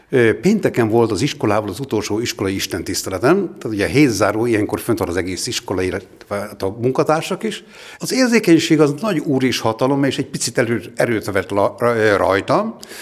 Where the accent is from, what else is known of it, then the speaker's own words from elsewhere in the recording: Borsod-Abaúj-Zemplén, Hungary; egy teljesen tradicionális református családban nőttem fel. Hegyaljai vagyok